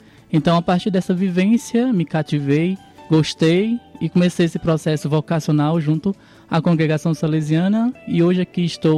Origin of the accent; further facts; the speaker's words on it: Chorozinho, Ceará, Brazil; sou da cidade de Chorozinho, no Ceará